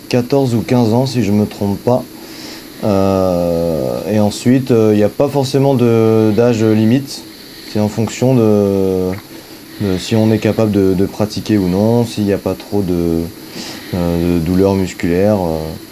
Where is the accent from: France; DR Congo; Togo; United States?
France; Talmont, Pays de la Loire; j'ai grandi à Talmont et je suis ensuite parti à mes 19-20 ans au club de la Chaise Giraud.